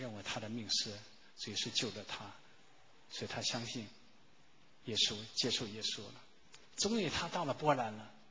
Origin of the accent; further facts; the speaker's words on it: Fuqing, Fujian, China; 有一位我们老家福清来的一个小姑娘才来8-9天